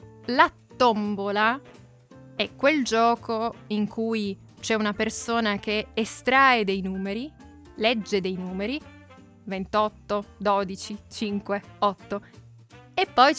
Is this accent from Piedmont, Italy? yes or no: yes; Piedmont, Italy; La mia, ad esempio, quella in cui sono cresciuta, quella vicino a Torino, anche se era una città molto piccola, un paese